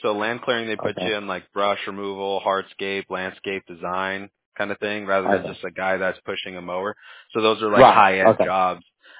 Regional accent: Huntington Beach, California, United States; I'm originally from Huntington Beach, so I got a lot of family that was just like, yeah, we're going to go surf and wait for it.

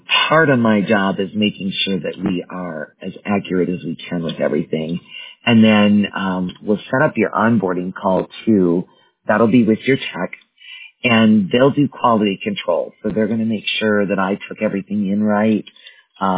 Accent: Wisconsin, United States; I live in Mountain, but I work on Pacific, and I used to live in Central. I'm from Wisconsin.

